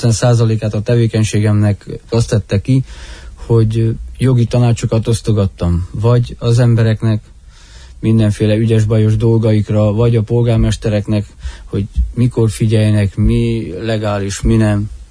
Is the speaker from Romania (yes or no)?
yes; Gyulakuta, Mureș County, Romania; also born or lived in Erdőszentgyörgy; Erdőszentgyörgyön születtem, de szüleim mindig is gyulakután laktak, tehát értelemszerűen én is ott laktam. Az 1-8 osztályt gyulakután végeztem, középiskolámat pedig Radnoton, az energetikai liceumban.